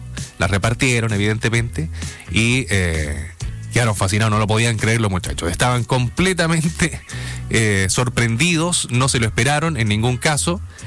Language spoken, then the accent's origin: Spanish; Chile; El proceso en sí tiene que ponernos orgullosos como chilenos.